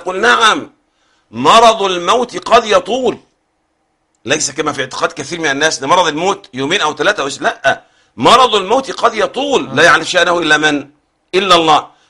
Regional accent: Egypt; النسب عندنا في مصر بالذات في إشكال

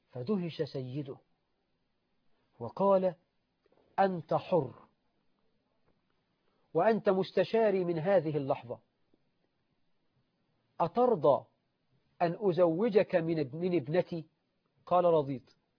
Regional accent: Egypt; احنا عندنا في مصر

